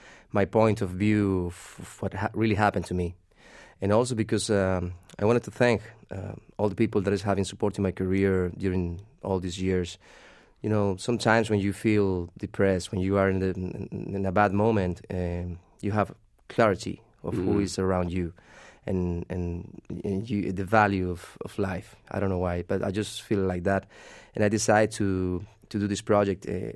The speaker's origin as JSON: {"language": "English", "town": "Medellin", "region": "Antioquia", "country": "Colombia", "tie": "born or raised there", "said": "Yeah, there's a guy in my city, in my hometown, Medellin, called Román González."}